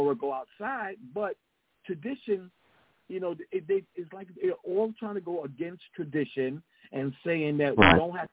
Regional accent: New York, United States; Out here, it's like, you know, I'm from New York

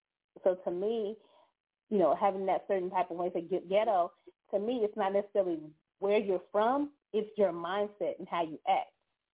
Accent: San Antonio, Texas, United States; born there; also born or lived in Pennsylvania / Puerto Rico; My father was in the military, so I was born in San Antonio, but we lived in different places like Pennsylvania and Puerto Rico. Different places like that. So we came from, the last place we came from was Pennsylvania

